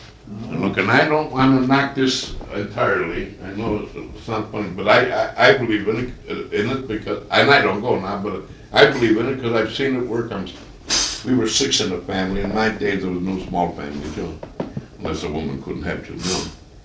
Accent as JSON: {"language": "English", "country": "Italy", "moved": "yes", "said": "I come from Italy in 1912."}